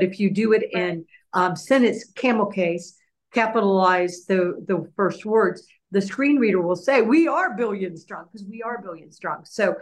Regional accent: United States; Now, I'm an American.

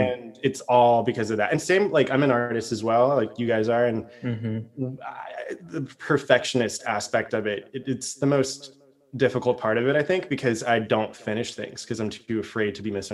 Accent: Augusta, Georgia, United States; also born or lived in Japan / South Carolina; So I grew up in Augusta, Georgia.

